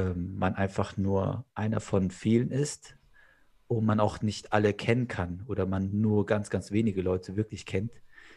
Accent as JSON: {"language": "German", "town": "Frankfurt", "region": "Hesse", "country": "Germany", "said": "ich bin ja Frankfurter, ich kenne das nicht anders."}